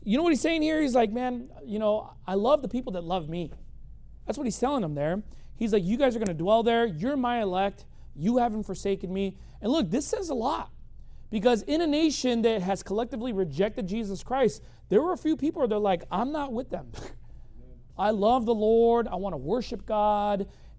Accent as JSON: {"language": "English", "country": "United States", "tie": "born there", "said": "And yes, I am an American. You know, go ahead, call ICE if you want, you know. You know, I was born here, okay?"}